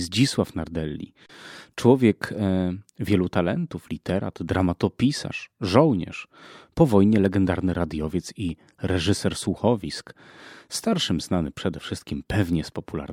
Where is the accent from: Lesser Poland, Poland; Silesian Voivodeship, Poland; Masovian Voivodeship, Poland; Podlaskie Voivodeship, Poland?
Silesian Voivodeship, Poland; Cieszyn; był rodowitym Cieszyniakiem, zatem moim krajanem